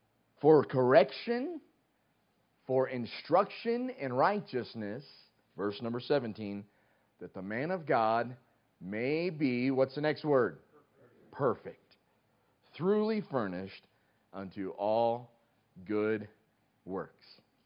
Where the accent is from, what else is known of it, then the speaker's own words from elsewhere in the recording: Southeast, United States; Well, I'm from the Southeast, the Deep Southeast.